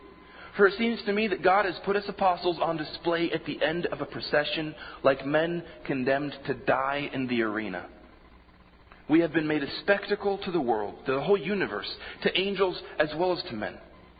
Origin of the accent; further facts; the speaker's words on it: Morocco; now in United States; There are a few times when I was growing up in Morocco